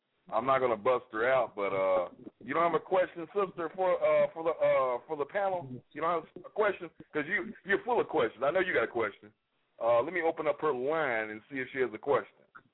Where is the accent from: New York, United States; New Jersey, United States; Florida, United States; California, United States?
New York, United States; But you know, I grew up. I grew up in New York, brother.